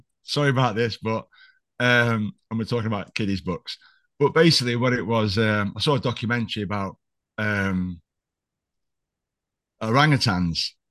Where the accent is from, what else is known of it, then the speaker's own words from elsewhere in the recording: Liverpool, North West England, United Kingdom; I didn't know I was Russian at the time. I'm from Liverpool. All right, sir, mate, I'm from Liverpool. All right, so this is how we talk.